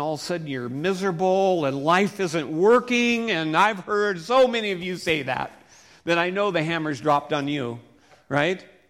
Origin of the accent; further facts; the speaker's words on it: Seattle, Washington, United States; I'm from Seattle, and we had a cabin cruiser, and we would go out towards the ocean